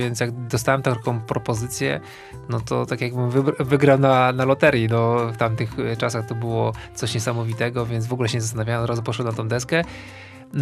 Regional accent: Mrągowo, Warmian-Masurian Voivodeship, Poland; Tak, jestem z Mrągowa.

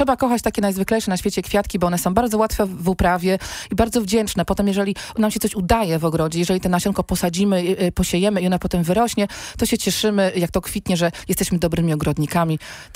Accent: Gdańsk, Pomeranian Voivodeship, Poland; No co ja jestem z Wrzeszcza, we Wrzeszczu przy każdym domu babcie sadziły dawno temu aksamitki, ja po prostu je cały czas wąchałam, jak się bawiłam na podwórku

